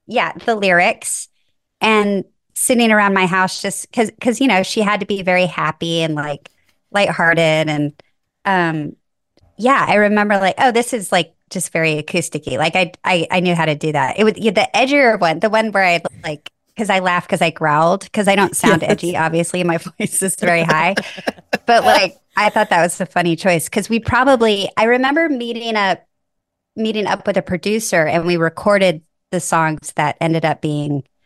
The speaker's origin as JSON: {"language": "English", "region": "Nebraska", "country": "United States", "also_born_or_lived": "New York", "moved": "as an adult", "said": "so I'm from Nebraska and I moved to New York to go to acting school."}